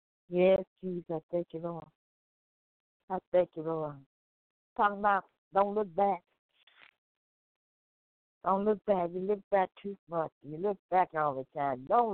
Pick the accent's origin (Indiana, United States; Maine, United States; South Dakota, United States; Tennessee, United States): Tennessee, United States; Memphis; I'm from Memphis, Tennessee. I'm coming from Memphis, Tennessee.